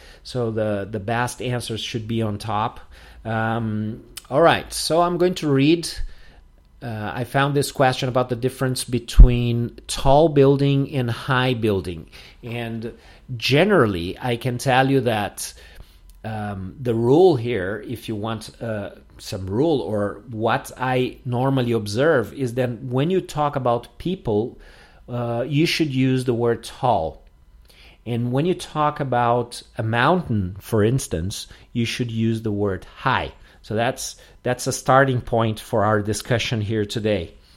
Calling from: Porto Alegre, Rio Grande do Sul, Brazil

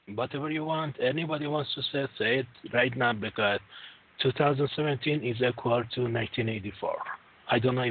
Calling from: Toronto, Ontario, Canada; I'm calling from Toronto, Canada.

